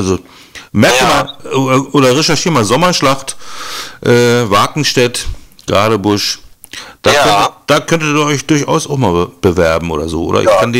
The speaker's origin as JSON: {"language": "German", "town": "Schwerin", "region": "Mecklenburg-Vorpommern", "country": "Germany", "said": "Ich komme nur aus Schwerin."}